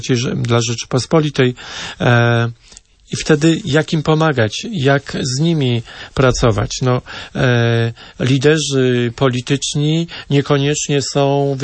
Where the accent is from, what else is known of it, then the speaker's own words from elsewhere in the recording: Marcinowice, Lubusz Voivodeship, Poland; Tak się składa, że ja jestem z małego miasteczka, z ziemi lubuskiej, wieś Marcinowice pod Krosem Odrzańskim